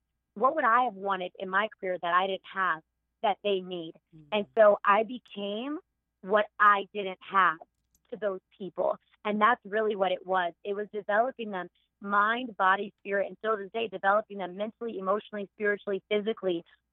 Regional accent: California, United States; And I'm from California and I have so much family here.

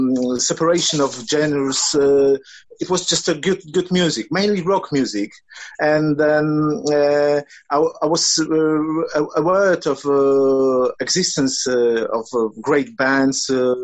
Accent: Tomaszów Lubelski, Lublin Voivodeship, Poland; English is a second language; It was in my hometown, which is Tomaszów Lubelski. It's in the eastern part of Poland.

